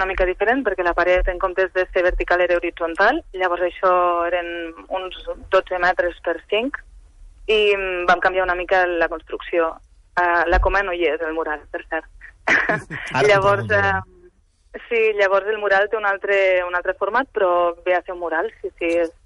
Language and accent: Catalan; Catalonia, Spain; em vaig donar compte que si alguna cosa som els catalans és això